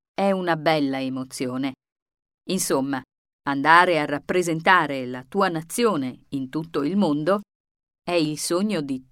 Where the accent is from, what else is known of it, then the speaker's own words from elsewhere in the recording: Isola del Liri, Lazio, Italy; Sono di Isola Liri, un paese in provincia di Frosinone.